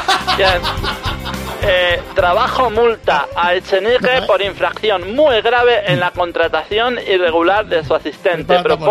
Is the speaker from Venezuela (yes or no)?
yes; Venezuela; moved away; Y es que en Venezuela, que es de donde venimos nosotros, no pasa esto.